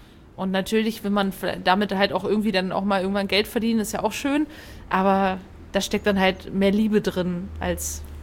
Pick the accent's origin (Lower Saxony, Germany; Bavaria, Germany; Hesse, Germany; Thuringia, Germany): Hesse, Germany; Fulda; ich komme ja aus Fulda.